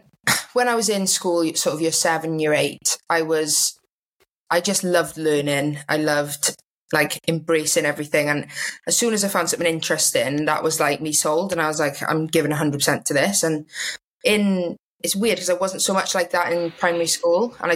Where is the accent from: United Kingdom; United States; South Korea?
United Kingdom; Swansea, Wales; So I'm from Swansea originally, so I grew up there.